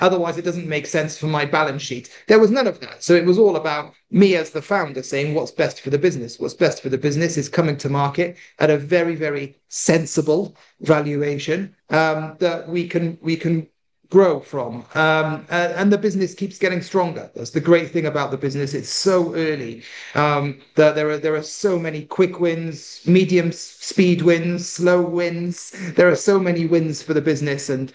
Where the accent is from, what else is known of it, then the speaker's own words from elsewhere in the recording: United Kingdom; First of all, we're a British company. I'm a British entrepreneur, so London's a sort of natural choice.